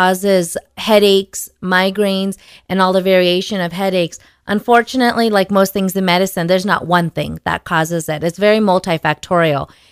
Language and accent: English; San Diego, California, United States; I'm California homegrown. I was born and raised in California. I did most of my grade school when I was in San Diego.